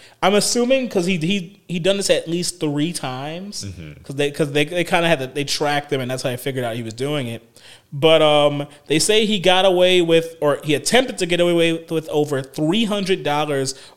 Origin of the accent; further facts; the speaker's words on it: Marrero, Louisiana, United States; also born or lived in New Orleans; Yes, so I'm from New Orleans, Louisiana, the greater New Orleans area.